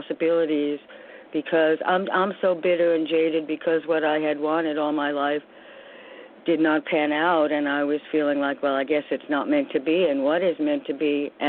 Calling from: New York City, New York, United States; I'm calling from New York also.

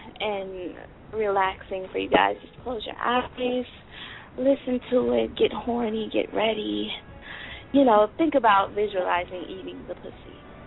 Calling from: Georgia, United States; I'm calling from Georgia, too.

